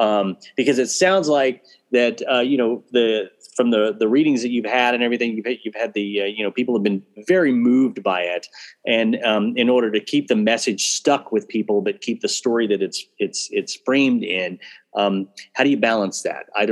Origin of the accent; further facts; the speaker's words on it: Houston, Texas, United States; because I'm originally from Houston and I'm worried about my hometown being underwater at some point